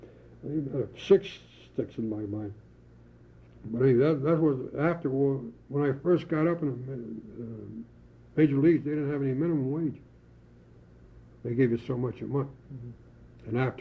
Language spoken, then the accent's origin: English; Detroit, Michigan, United States; I come from Michigan, Detroit, Michigan. After leaving Delray, we moved to a section called Allen Park.